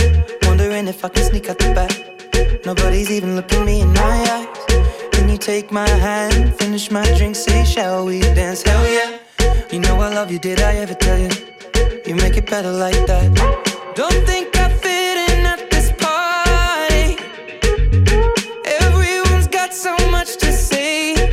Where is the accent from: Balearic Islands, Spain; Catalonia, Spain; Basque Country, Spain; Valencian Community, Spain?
Catalonia, Spain; Sant Boi de Llobregat; Jo vaig néixer a Cornellà, de Llobregat, i em vaig criar i vaig créixer a Sant Boi, de Llobregat